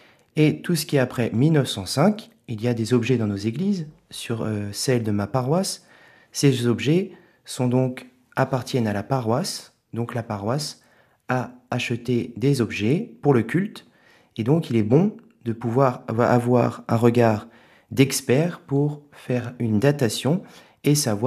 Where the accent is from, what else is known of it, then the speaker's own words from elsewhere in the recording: Tréon, France; Je suis originaire de Tréon